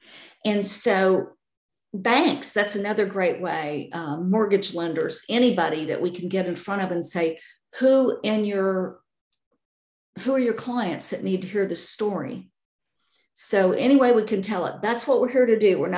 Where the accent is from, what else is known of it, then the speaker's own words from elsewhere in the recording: Georgia, United States; also born or lived in Florida; I'm from Georgia. And so I have seen some of the very, very small areas of Georgia. I've lived in Florida.